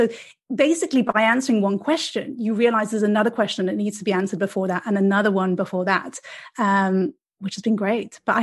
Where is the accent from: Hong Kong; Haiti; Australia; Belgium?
Belgium; Brussels, Brussels-Capital Region; also born or lived in France / London; now in San Francisco, United States; I was born in France, grew up in Brussels, so lived pretty close to the Spa-Francorchamps racetrack, and then moved to London.